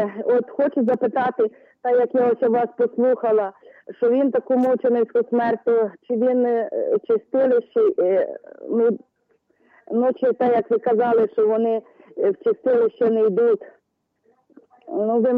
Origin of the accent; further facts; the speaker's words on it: Vinnytsia, Vinnytsia Oblast, Ukraine; я з Вінниці